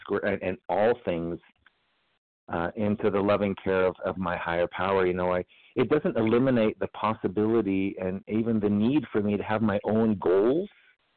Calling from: New Mexico, United States; Good morning. … I'm a compulsive overeater from New Mexico.

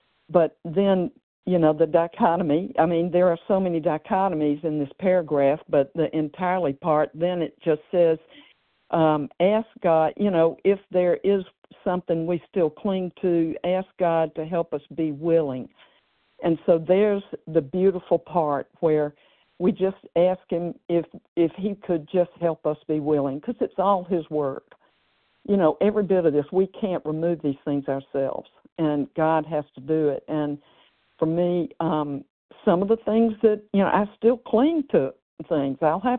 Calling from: Tennessee, United States; I'm a compulsive overeater in Tennessee, and so glad to be on the line

